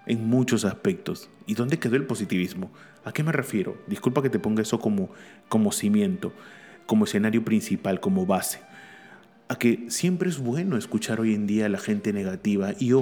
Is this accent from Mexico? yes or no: no; Peru; Pero hay dos cosas que nosotros como peruanos decimos.